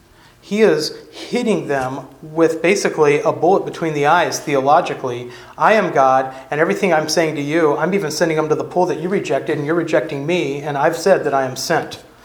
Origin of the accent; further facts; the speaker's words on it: United States; I'm an American. I like to live in my liberties and freedom